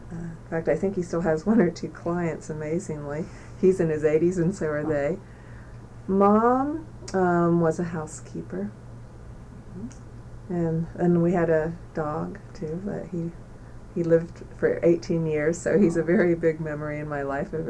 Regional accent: State College, Pennsylvania, United States; also born or lived in Bellefonte; I was born in Bellefonte, Pennsylvania in 1955. Grew up in State College, Pennsylvania.

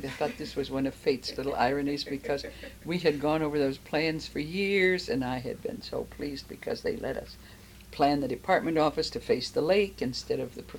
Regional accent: Medford, Wisconsin, United States; born there; Oh, I was born in Taylor County, Wisconsin, Medford, Taylor County, Wisconsin. November 26, 1912. I will soon be 73 years old.

